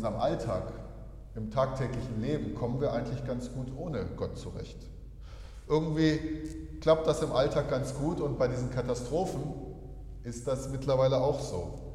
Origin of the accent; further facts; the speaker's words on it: Wuppertal, North Rhine-Westphalia, Germany; ich komme aus Wuppertal